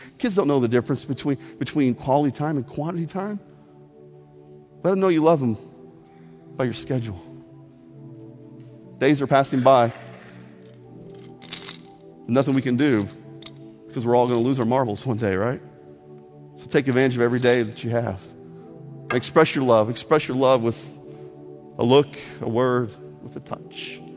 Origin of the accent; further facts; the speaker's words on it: Indiana, United States; Now, growing up in Indiana, there are a lot of weird towns in Indiana. I lived in a place called Paradise for a number of years.